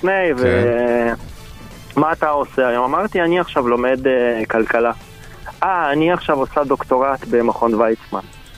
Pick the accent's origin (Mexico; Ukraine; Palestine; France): Ukraine; now in Israel; אני עליתי מאוקראינה לפני המון המון שנים, אפילו יותר מ-10 שנים